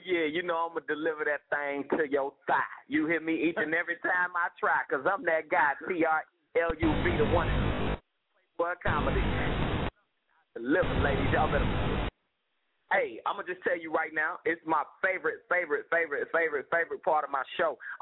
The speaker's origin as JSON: {"language": "English", "town": "Chicago", "region": "Illinois", "country": "United States", "said": "I can't help that. I'm from Chicago."}